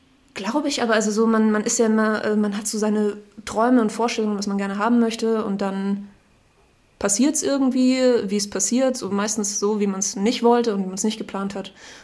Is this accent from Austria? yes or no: yes; Salzburg, Austria; Ich komme aus Salzburg in Österreich.